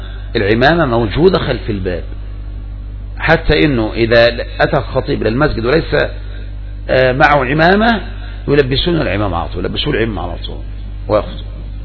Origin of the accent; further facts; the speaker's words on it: Egypt; عندنا في مصر